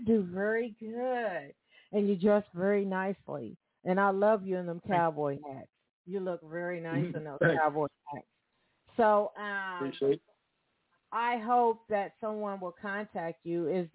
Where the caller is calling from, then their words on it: Evansville, Indiana, United States; Now, I'm calling from Evansville, Indiana, and we're small town folks down here, southern state.